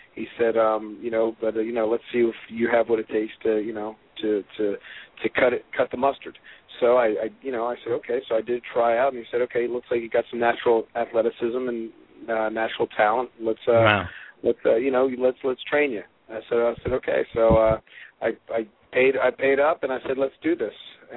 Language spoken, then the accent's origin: English; Margate, New Jersey, United States; Hey, I'm from Margate. You know what? Margate. I come from white bread Margate.